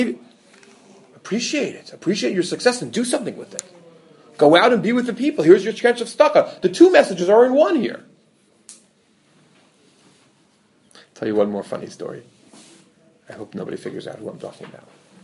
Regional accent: New York, United States; I Google, you know, I'm from New York. I don't know anything about these schools.

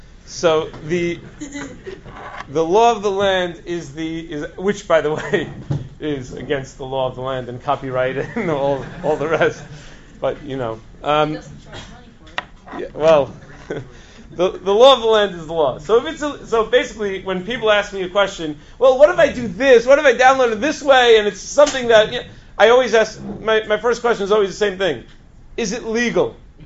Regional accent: New York, United States; I remember when I was a kid, I grew up in the Five Towns. I just never moved far from home.

